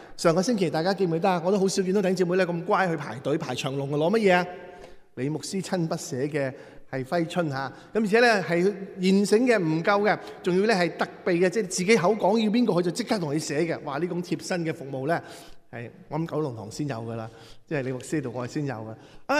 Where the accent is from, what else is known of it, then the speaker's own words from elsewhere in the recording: China; 我哋唔单止系享受我哋中国人嘅嗰种嘅欢欣嘅快乐